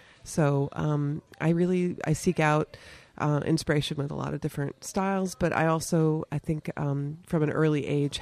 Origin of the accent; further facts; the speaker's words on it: Singapore; also born or lived in Belgium; I was born in Belgium, and I was raised in Singapore for 9 years. And Belgium is bilingual, mainly Dutch and French, and Singapore has four official languages, Mandarin, Malay, Hindi, and English. And I was raised around all of these